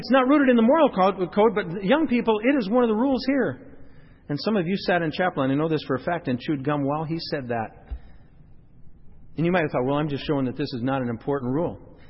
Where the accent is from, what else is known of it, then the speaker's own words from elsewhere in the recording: South Dakota, United States; I grew up in South Dakota, and I took American history, U.S. history, in high school